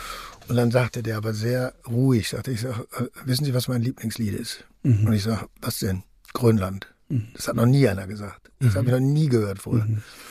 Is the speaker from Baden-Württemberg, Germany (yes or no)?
no; Bochum, North Rhine-Westphalia, Germany; Also ich sagte, ich komme aus Bochum.